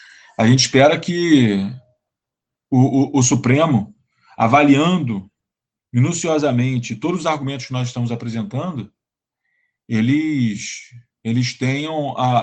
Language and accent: Portuguese; Brazil; É porque eu sou brasileiro.